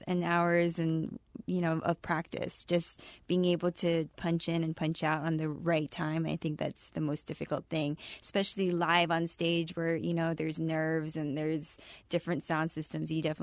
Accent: Hawaii, United States; also born or lived in Los Angeles; now in Lawrence, United States; We were looking to move from Los Angeles. I lived there for 10 years, moving from Hawaii

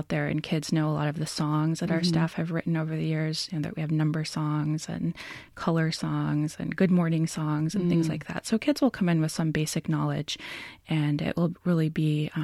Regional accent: the Dakotas, United States; And I'm actually not from the Wampanoag tribe. I'm from the Standing Rock Sioux tribe. And so I grew up in the Dakotas.

